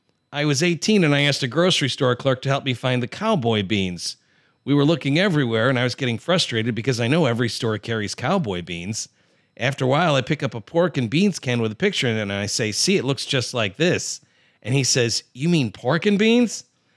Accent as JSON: {"language": "English", "region": "Mississippi", "country": "United States", "said": "I'm from Mississippi, and until I was 18, I thought that everyone else in the country counted using their own state."}